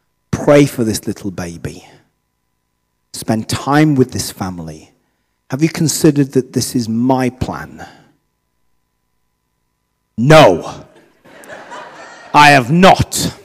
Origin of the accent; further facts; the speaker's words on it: United Kingdom; My answer was, as every British person would be, yes, of course, that'll be no problem at all.